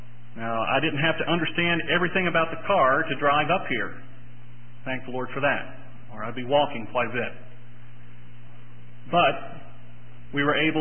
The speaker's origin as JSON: {"language": "English", "region": "West Virginia", "country": "United States", "tie": "born or raised there", "said": "we heard it a lot growing up in West Virginia"}